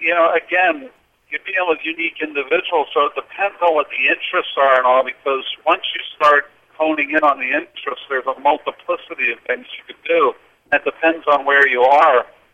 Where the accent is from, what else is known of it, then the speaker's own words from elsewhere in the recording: Philadelphia, Pennsylvania, United States; Like, like I'm from Philadelphia. You go downtown Philadelphia